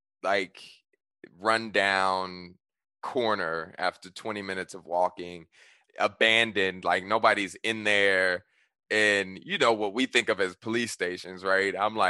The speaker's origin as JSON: {"language": "English", "country": "United States", "said": "I'm not from here. I'm from America."}